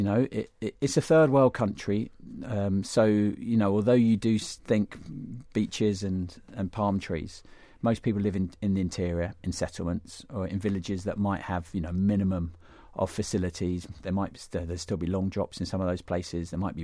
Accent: England, United Kingdom; what I didn't want to do is come in as this English bloke thinking that I knew it all and tell them this is how to run your programme and do things.

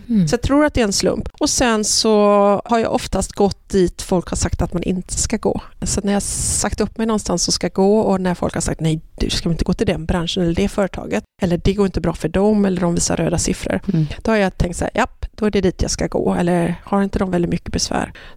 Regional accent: Gothenburg, Västra Götaland County, Sweden; Jag är från Göteborg, vilket jag tror min dialekt fortfarande avslöjar mig.

